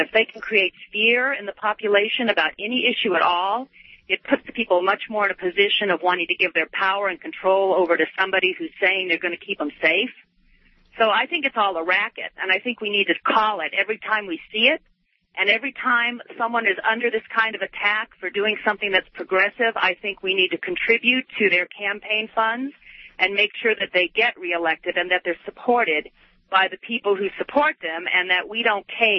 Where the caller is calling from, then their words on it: Boulder, Colorado, United States; I'm from Boulder.